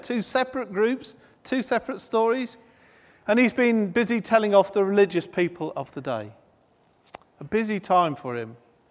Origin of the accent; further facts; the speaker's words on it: United Kingdom; But being very British, you don't ask someone, do you?